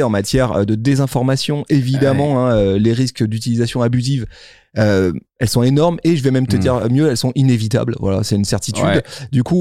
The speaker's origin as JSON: {"language": "French", "region": "Auvergne-Rhône-Alpes", "country": "France", "accent": "Savoyard", "said": "tu te retrouves avec mon bel accent savoyard en anglais."}